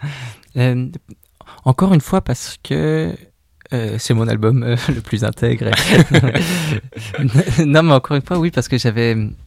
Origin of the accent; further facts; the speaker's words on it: Quebec, Canada; Et moi, j'ai grandi au Québec.